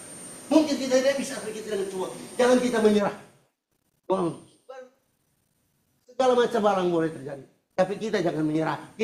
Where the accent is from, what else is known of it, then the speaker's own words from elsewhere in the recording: Manado, North Sulawesi, Indonesia; now in Singapore; dari kampung saya Manado tahun 1968 sampai di Singapura tahun 1971 sampai hari ini